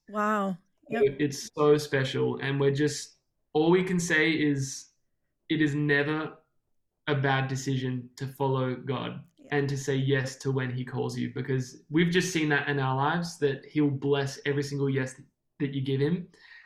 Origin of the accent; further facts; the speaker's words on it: Melbourne, Victoria, Australia; we grew up in Melbourne, born and raised, and we both come from